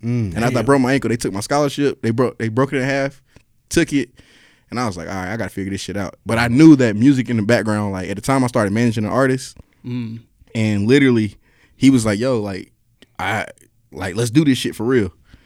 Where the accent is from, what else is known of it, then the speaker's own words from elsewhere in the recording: Raleigh, North Carolina, United States; now in Atlanta, United States; I'm from North Carolina originally. I'm from Raleigh. But I mean, I've been in Atlanta since 2003.